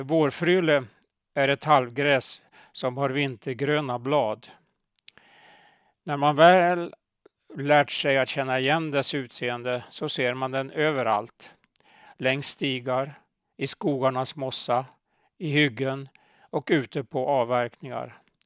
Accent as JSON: {"language": "Swedish", "town": "Åsele", "region": "Västerbotten County", "country": "Sweden", "tie": "born or raised there", "said": "Jag växte upp i Åsele och där finns inga vitsippor. Det var först under studieåren i Göteborg"}